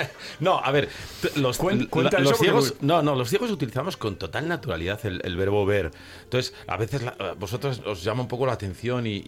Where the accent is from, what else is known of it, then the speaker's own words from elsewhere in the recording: Pamplona, Navarre, Spain; yo vivía en Pamplona, bueno, soy de Pamplona